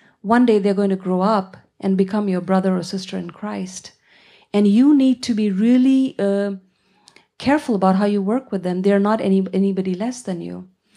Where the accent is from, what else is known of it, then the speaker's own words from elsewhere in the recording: Kanpur, Uttar Pradesh, India; now in New Delhi, India; I currently live in New Delhi, and I was born and brought up in Kanpur, which is about six hours of train ride from New Delhi, and grew up in a Hindu family. Went to college in New Delhi and then converted to Christianity